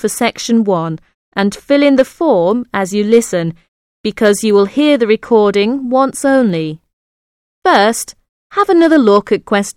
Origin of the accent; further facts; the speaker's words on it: South Korea; English is a second language; now in Canada; No, I come from Korea.